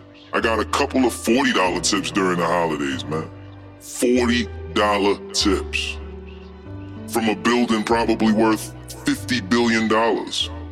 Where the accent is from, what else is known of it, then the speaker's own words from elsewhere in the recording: Bronx, New York, United States; I just work for this particular industry. I'm from the Bronx.